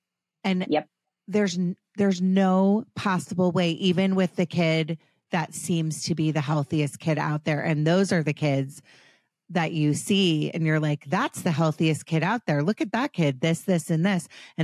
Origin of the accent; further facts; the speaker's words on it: Potomac, Maryland, United States; my brother and I, we had lived on a court in Potomac. I grew up in Potomac, Maryland, and we would just, all of the kids in the court, we would all play like kick the can.